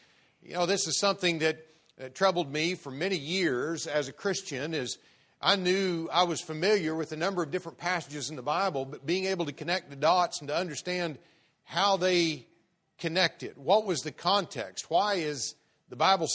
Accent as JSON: {"language": "English", "region": "Oklahoma", "country": "United States", "tie": "born or raised there", "also_born_or_lived": "Texas", "lives_now": "Kansas City, United States", "said": "I live in Kansas City, Missouri, but I'm not from Kansas City, Missouri. I've been there for 4 years. I was raised in Oklahoma, central Oklahoma, around Oklahoma City. Lived, I guess, about half my life in Oklahoma, about half my life in Texas."}